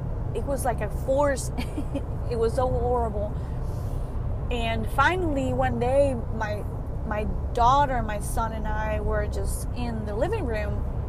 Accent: Oaxaca, Mexico; English is a second language; now in United States; I've lived in the South for about 10 years. My family is a Hispanic, is Mexican, in a small city called Oaxaca, in the south of Mexico.

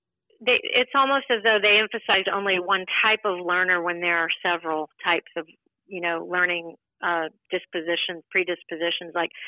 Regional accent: United States; I'm talking specifically when I say this about my experience as an American

